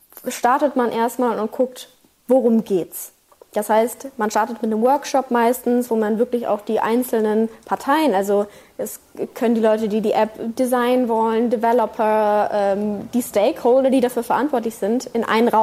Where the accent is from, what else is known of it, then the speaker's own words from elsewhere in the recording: Berlin, Germany; Ich bin ja aus Berlin, ja, genau.